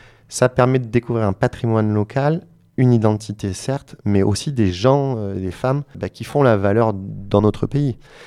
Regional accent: Manosque, Provence-Alpes-Côte d'Azur, France; born there; Je suis né à Manosque.

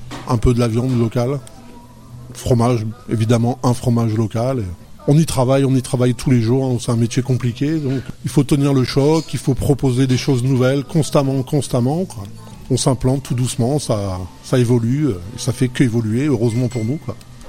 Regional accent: Hauts-de-France, France; Donc comme je suis du Nord, on est spécialisé maintenant dans la carbonade flamande

